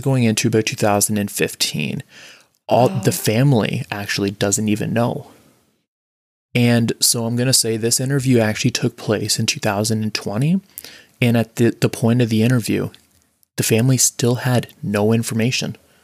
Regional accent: Orangeville, Ontario, Canada; living and growing up near Orangeville, we did not hear a lot of good things about the Orangeville police.

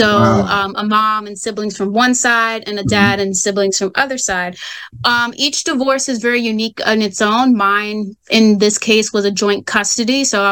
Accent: Maryland, United States; I was born and raised in Maryland, but I was able to go out of state to Immaculata, Pennsylvania, to a small college called Immaculata University.

